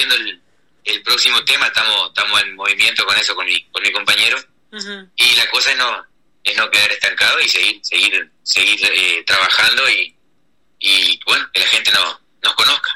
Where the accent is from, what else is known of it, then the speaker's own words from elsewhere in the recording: Salto, Uruguay; Sí, somos todos salteños.